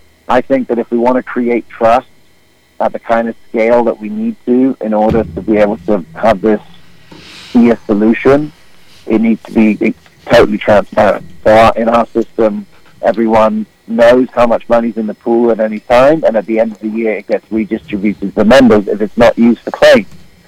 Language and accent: English; England, United Kingdom; also born or lived in South Africa; the children and the friends that I grew up with in England and, in South Africa. I've lived in different continents around the world